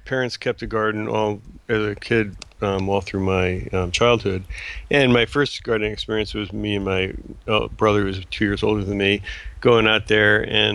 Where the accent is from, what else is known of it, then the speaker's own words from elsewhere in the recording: Long Island, New York, United States; Actually, I grew up in Long Island, about halfway out on the South Shore, which was very agricultural.